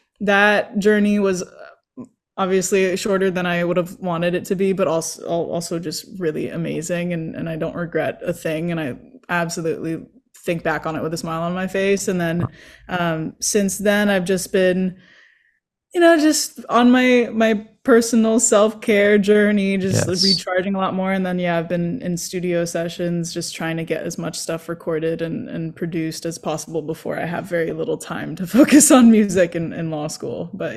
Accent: Santa Monica, California, United States; Yeah, so I'm born and raised in Los Angeles. I grew up in Santa Monica, and then I stayed here until I went to college at Duke University for 4 years

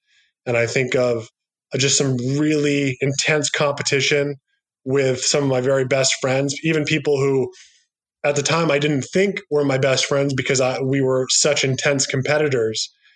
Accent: Guilford, New Hampshire, United States; Let me preface that by saying I'm actually from Guilford, New Hampshire.

